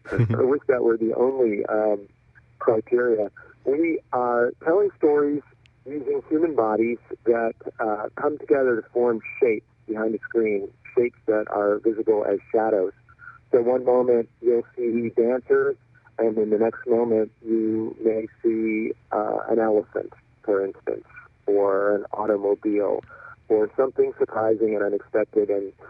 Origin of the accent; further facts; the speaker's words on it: Texas, United States; I'm from Texas originally, so I had a lot of fun just thinking about imagery from the Old West